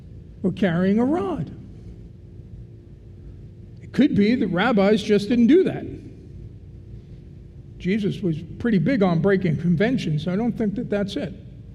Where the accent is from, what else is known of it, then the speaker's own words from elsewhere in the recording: Brooklyn, New York, United States; Now, I'm an Italian from Brooklyn.